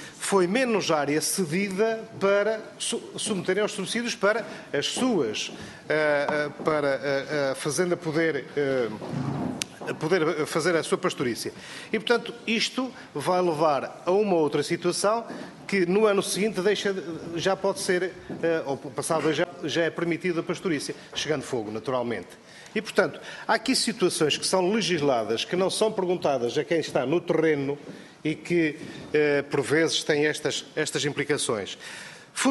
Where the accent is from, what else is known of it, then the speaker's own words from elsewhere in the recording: Trás-os-Montes, Portugal; eu posso falar da região de onde eu venho, de Trás-os-Montes e da Cima do Altâmega